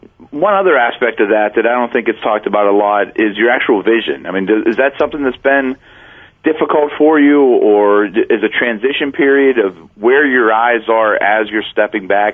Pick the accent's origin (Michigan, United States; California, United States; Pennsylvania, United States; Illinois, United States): Pennsylvania, United States; Pittsburgh; I spent some time at Akron. I was their director of football operations. I'm from the Pittsburgh area.